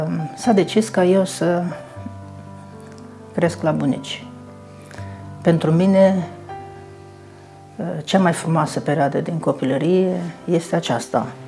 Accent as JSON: {"language": "Romanian", "town": "Cuza Vodă", "region": "Brăila County", "country": "Romania", "tie": "born or raised there", "said": "Primii 7 ani am crescut la bunici, la Cuzavodă, tot în județul Brăila."}